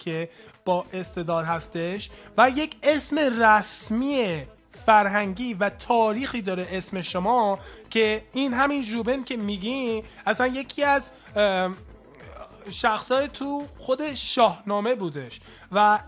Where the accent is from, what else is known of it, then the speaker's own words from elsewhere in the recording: United States; Persian is a second language; من متولد آمریکا هستم من اینجا بزرگ شدم